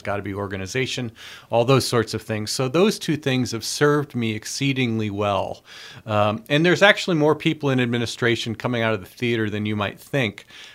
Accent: Monroe, Wisconsin, United States; also born or lived in Racine; So I'm originally from southern Wisconsin. I was born in Racine, Wisconsin, raised in Monroe near Madison.

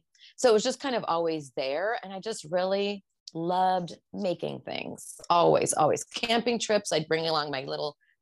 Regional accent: Gilroy, California, United States; Well, I grew up in Gilroy, which is south. You can't even call it South Bay. It's south of San Francisco

